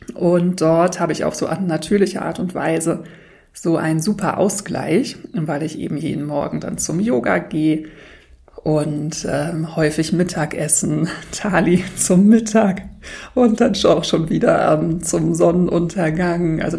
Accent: Berlin, Germany; konnte dann mit meinem Fahrrad mal wieder durch Berlin flitzen, meine Heimatstadt.

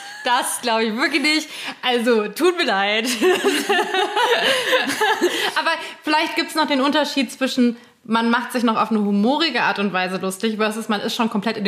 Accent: Fulda, Hesse, Germany; meiner Heimatstadt Fulda

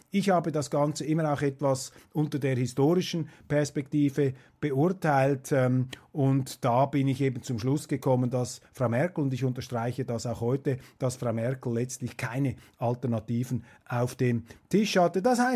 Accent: Switzerland; Und als Schweizer kann ich Ihnen sagen

